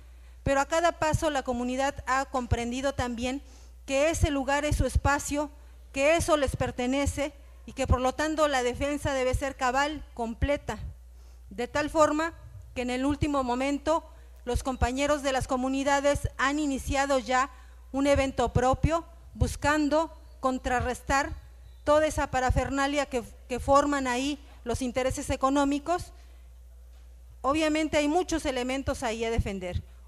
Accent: Mexico; nosotros como mexicanos conocemos

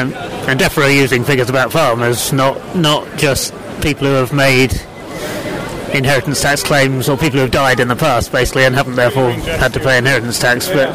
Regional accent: East Midlands, United Kingdom; Well, we're farmers from Lincolnshire.

